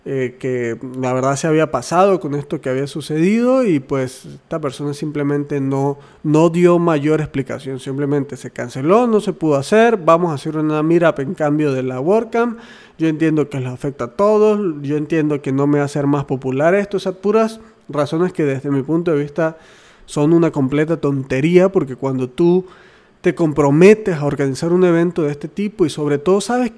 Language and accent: Spanish; Monterrey, Nuevo León, Mexico; como ustedes saben yo soy de Monterrey, o vivo en Monterrey